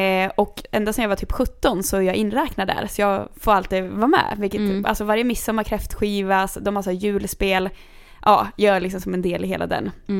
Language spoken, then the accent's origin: Swedish; Kungsör, Västmanland County, Sweden; jag kommer från Kungsör.